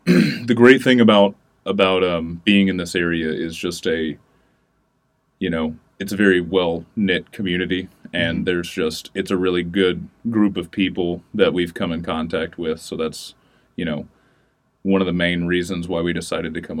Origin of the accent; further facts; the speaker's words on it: Puryear, Tennessee, United States; now in Broken Bow, United States; I am from Paris, Tennessee. Born and raised, it's the best way to say it. Born and raised in Puryear, Tennessee. It's an even smaller town outside of Paris.